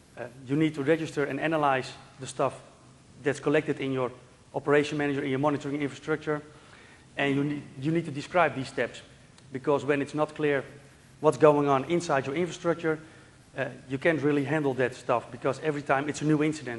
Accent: Netherlands; I'm from the Netherlands.

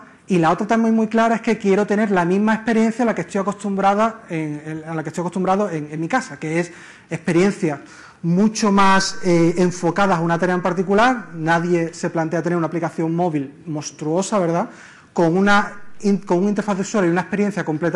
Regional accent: Spain; yo soy español

